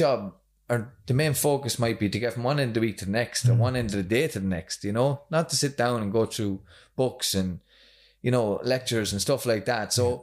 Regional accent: Athy, Leinster, Ireland; now in Drogheda, Ireland; I'm from Athy in County Kildare.

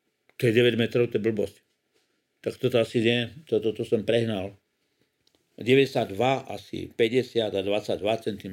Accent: Nitra, Nitra Region, Slovakia; Neviem, či by sme boli schopní my u nás doma v Československu, teda v Čechách, konkrétne vytvoriť tak perfektné podmienky pre takýto nádherný rukopis. No. A u nás v Nitre máme najstaršiu knižku, ktorá tu je.

